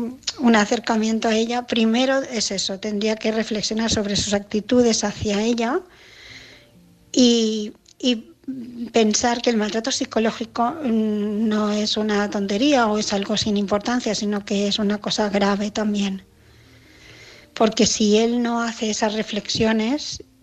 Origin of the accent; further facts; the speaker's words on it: Barcelona, Catalonia, Spain; de Barcelona